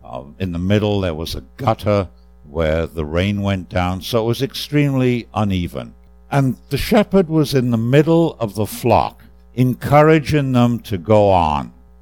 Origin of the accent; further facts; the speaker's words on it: Wales, United Kingdom; So I grew up in Wales, and we sang a Welsh tune this morning